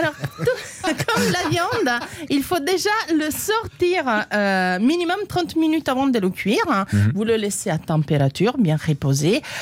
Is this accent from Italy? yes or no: yes; Rome, Lazio, Italy; born there; Moi non plus. Moi, je suis née à Rome.